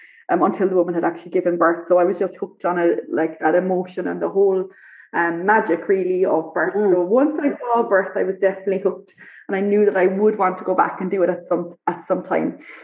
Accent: Ireland; now in Abu Dhabi, United Arab Emirates; I'm Irish, and I am a midwife.

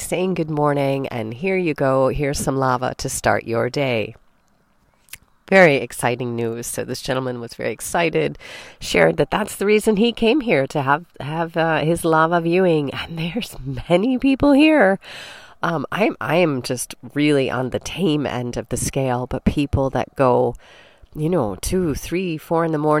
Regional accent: Chicago, Illinois, United States; Now, in my hometown of Chicago, if that happened, you run.

